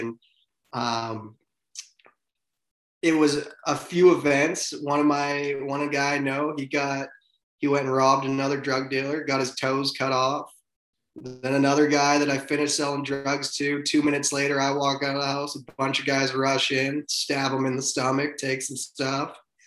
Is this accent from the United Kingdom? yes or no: no; High Prairie, Alberta, Canada; born there; So, I was born in High Prairie, and I was actually thinking of this today. The first memories I have of High Prairie is living in my grandma's house